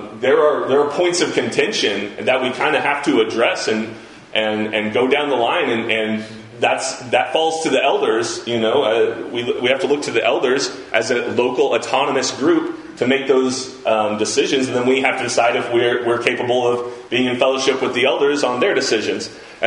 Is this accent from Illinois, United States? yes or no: yes; Illinois, United States; I come from Southern Illinois, where there's like one traffic light in my hometown.